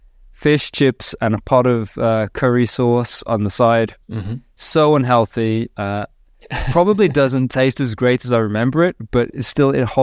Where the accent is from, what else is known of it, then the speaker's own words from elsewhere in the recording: Dudley, West Midlands, United Kingdom; accent: Dudley; If I've had a little bit too much to drink, occasionally you'll hear the Dudley come through.